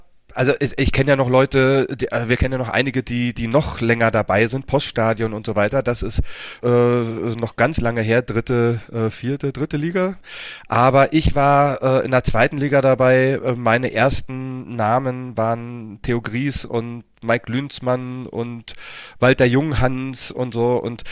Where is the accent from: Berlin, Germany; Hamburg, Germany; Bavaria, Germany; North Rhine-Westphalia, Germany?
Berlin, Germany; komme aus Berlin, bin in Berlin geboren, im schönen Reinickendorf und habe auch Jugend in Zehlendorf verbracht. Ja, ich bin 78 geboren, habe also noch so ein bisschen Ost-West-Zeit mitgekriegt